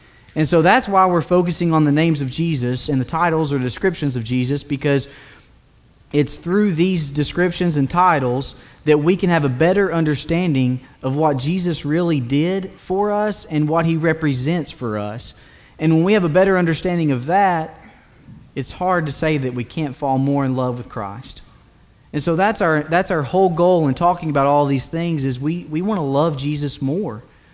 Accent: Tennessee, United States; I'm from East Tennessee, and so I might say wrestling, just let it go.

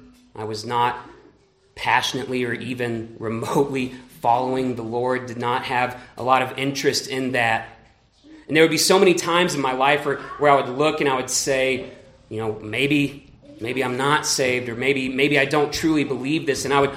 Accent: Texas, United States; So like I said, I grew up in Texas, and I grew up going to church

